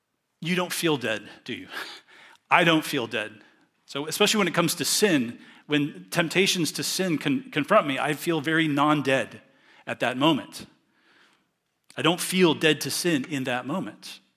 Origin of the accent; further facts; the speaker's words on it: Newark, Ohio, United States; born there; Now, a personal identity fact for me is the fact that I was born in Newark, Ohio.